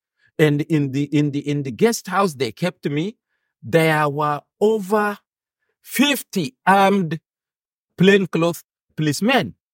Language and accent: English; Gashua, Yobe, Nigeria; Because he comes from Umburu, while I come from Gashua. Only 65 kilometers separate us, and we see ourselves as the same people.